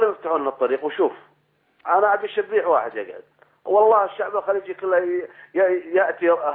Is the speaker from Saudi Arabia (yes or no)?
yes; Saudi Arabia; أنا أخي سعودي